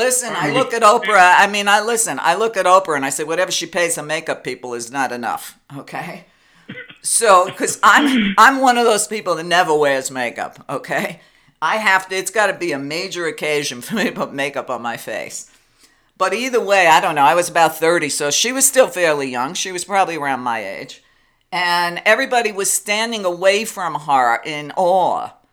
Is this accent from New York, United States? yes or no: yes; New York, United States; Listen, I grew up in New York, so a lot of times in Manhattan, even on the subway, you know, I would see a lot of celebrities